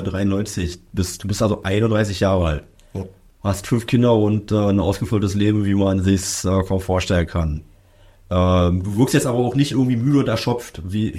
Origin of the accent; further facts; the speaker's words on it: Berlin, Germany; born there; Ich bin auch in Berlin geboren.